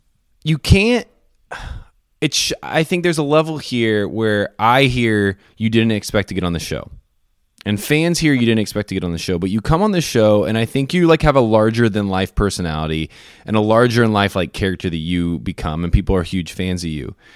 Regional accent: Indiana, United States; Because I'm from Indiana, and I remember showing up to the mansion for the first time

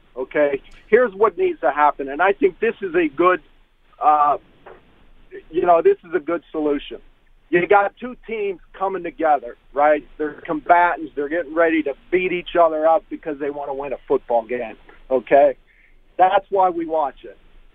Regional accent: United States; I'm an American, a veteran, okay?

